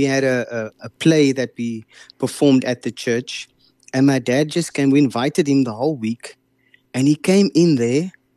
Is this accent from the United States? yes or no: no; Paarl, Western Cape, South Africa; But yeah, I'm from Paarl, yeah, in the Western Cape.